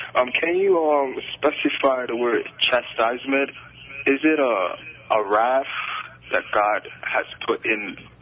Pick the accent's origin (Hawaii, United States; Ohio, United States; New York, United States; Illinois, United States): New York, United States; Brooklyn; I'm from Brooklyn. And I've been listening to this station for almost 2 years.